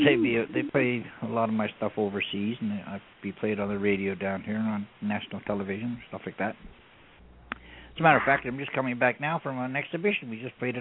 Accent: Nova Scotia, Canada; Okay, well, I'm from Nova Scotia, Canada.

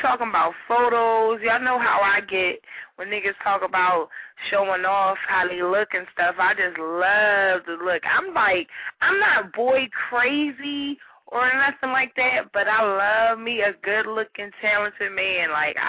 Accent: Philadelphia, Pennsylvania, United States; I'm from Philly.

